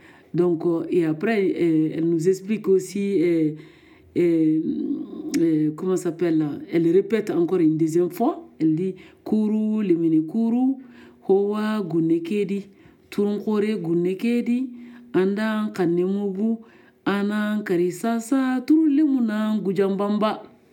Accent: Mali; Donc je viens du Mali, donc il y a beaucoup de compétences artisanales, là.

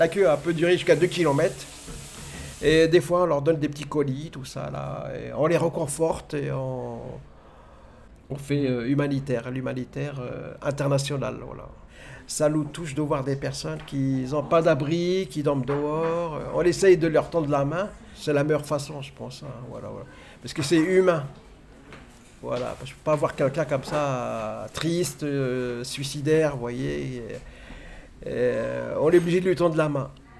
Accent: Nanterre, Île-de-France, France; Et je suis né à Nanterre en 1960. Et j'ai fait la primaire, la maternelle, la faculté.

